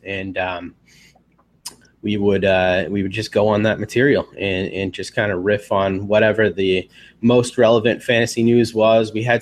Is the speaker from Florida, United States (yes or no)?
no; Massachusetts, United States; my favorite team and the team that I care about most of all is my hometown Red Sox.